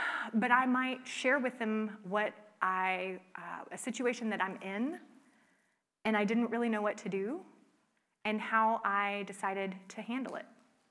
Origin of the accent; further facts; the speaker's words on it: Florida, United States; so I grew up in Florida, but I was not a swimmer because before I moved there, I had a couple of really unpleasant swimming experiences in pools.